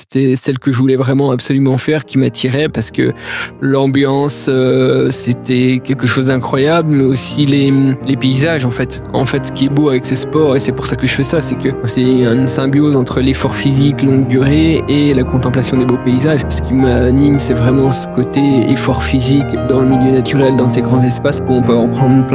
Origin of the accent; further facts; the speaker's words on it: Bourgogne-Franche-Comté, France; moi aujourd'hui j'ai 37 ans, je suis natif des montagnes du Jura, j'ai toujours vécu sur le massif du Jura. C'est toute mon enfance, toute mon adolescence, encore aujourd'hui dans la vie d'adulte.